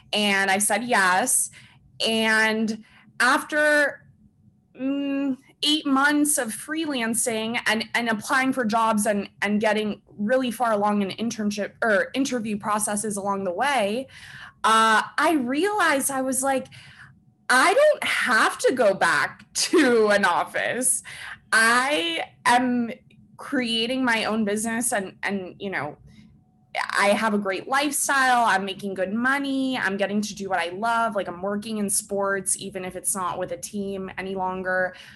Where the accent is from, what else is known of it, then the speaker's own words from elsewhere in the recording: Miami, Florida, United States; I'm from Miami.